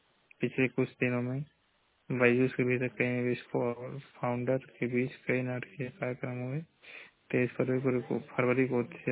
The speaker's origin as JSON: {"language": "Hindi", "town": "Maharajganj", "region": "Uttar Pradesh", "country": "India", "said": "मैं जिला महाराजगंज का निवासी हूँ।"}